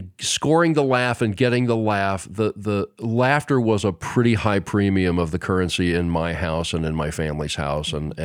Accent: Muncie, Indiana, United States; When I grew up here in Muncie, right?

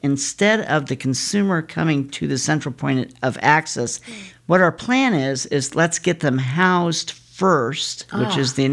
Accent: Indianapolis, Indiana, United States; moved away as an adult; now in Muncie, United States; I am originally from Indianapolis. Came up here to Muncie in 2004

